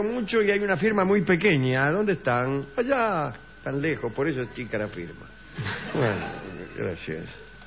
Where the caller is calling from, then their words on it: Moreno, Buenos Aires Province, Argentina; vengo de Moreno